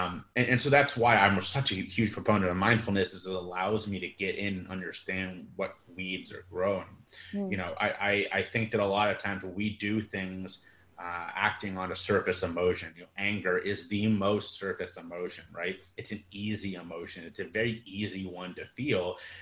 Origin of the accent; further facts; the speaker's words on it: Cincinnati, Ohio, United States; I'm from Cincinnati, Ohio